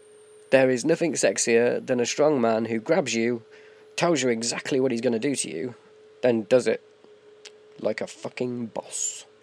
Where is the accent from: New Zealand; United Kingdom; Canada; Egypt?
United Kingdom; England; I'm English